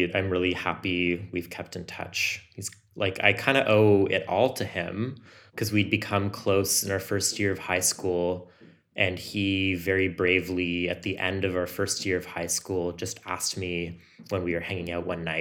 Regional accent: Ottawa, Ontario, Canada; now in Toronto, Canada; Well, I moved to Toronto from Ottawa, where I grew up in 2008.

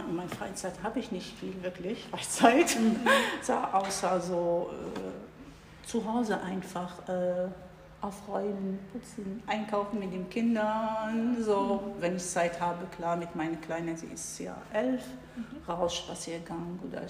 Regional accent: Algeria; ich komme wie gesagt aus Algerien.

